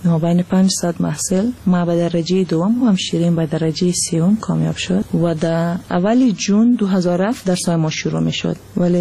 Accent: Afghanistan; moved away; و بعد از افغانستان آمدیم.

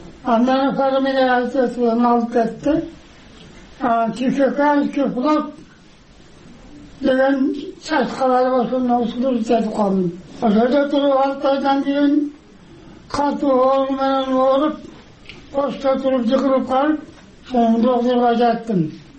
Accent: Issyk-Kul Region, Kyrgyzstan; Ошо менен 46 жылынан өзүм туулуп өскөн Жетеудер районуна кайра келдим.

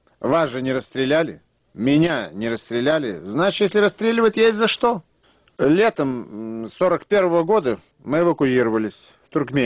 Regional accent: Odesa, Odesa Oblast, Ukraine; Мы вернулись в Одессу, в родной город.

